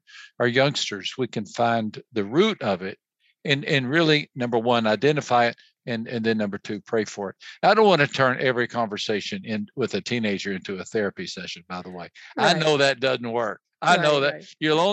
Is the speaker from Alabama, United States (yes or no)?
no; Texas, United States; You know, I'm a Texan.